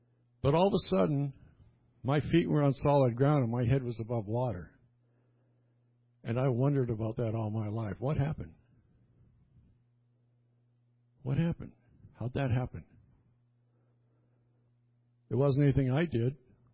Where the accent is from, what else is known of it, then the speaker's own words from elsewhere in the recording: New Brunswick, Canada; As many of you know, I was born in New Brunswick, Canada, and we lived right on the St. Croix River, right across the river from Maine.